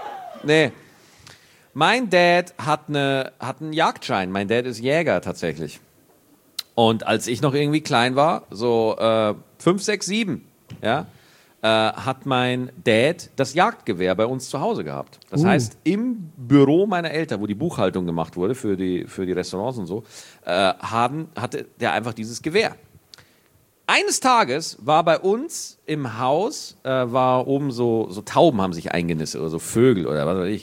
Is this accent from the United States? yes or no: no; Bavaria, Germany; accent: Bavarian; Ich habe selber einen bayerischen Dialekt